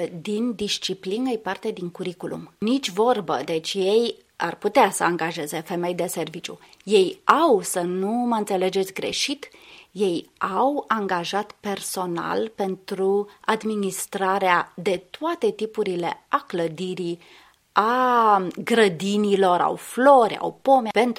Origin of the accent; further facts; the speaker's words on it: Romania; Eu sunt româncă, am adus un pic de latinitate, un pic de culoare.